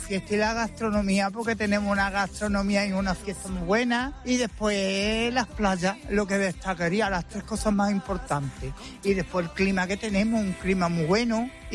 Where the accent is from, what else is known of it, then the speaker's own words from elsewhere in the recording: Huelva, Andalusia, Spain; mis padres son de la Puebla, pero yo soy de Huelva.